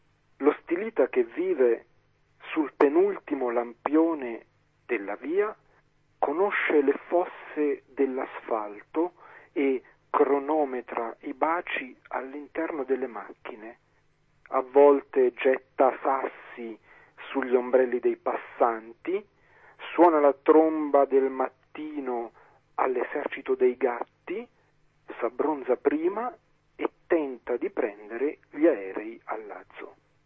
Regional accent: Macerata, Marche, Italy; in questo momento io sono nella mia città natale, anche se insomma vado spesso in giro, e in questo momento sono a Macerata.

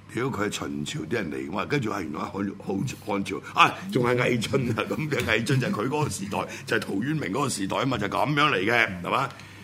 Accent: Guangdong, China; 歷史學家叫陳寅恪，係我哋廣東人

